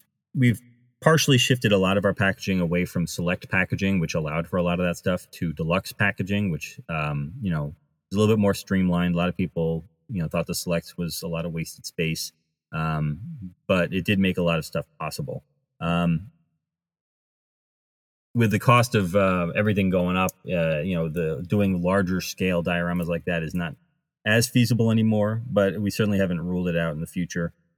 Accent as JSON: {"language": "English", "country": "United States", "tie": "born or raised there", "said": "I grew up near Rhode Island, so my dad knew some people at Hasbro"}